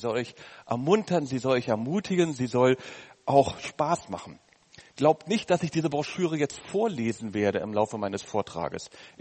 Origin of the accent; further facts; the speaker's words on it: Berlin, Germany; born there; Ich bin in Berlin geboren. Wir Berliner haben etliche Vorteile, auch einen Haufen Nachteile.